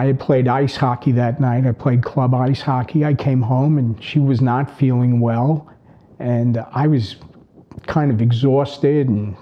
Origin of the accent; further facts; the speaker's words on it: New York, United States; And we were, you know, typical brothers growing up on Long Island.